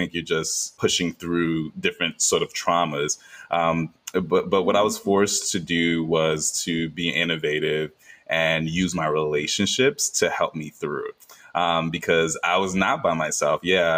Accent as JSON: {"language": "English", "region": "New York", "country": "United States", "tie": "born or raised there", "said": "I grew up in Brooklyn, New York, in a very Caribbean household."}